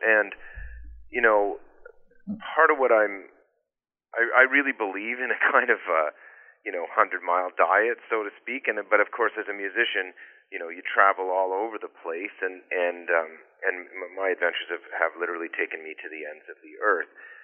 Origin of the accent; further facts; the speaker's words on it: Ontario, Canada; I grew up driving boats on Georgian Bay, and then I went and, did some kind of seaman stuff out in British Columbia as part of a program there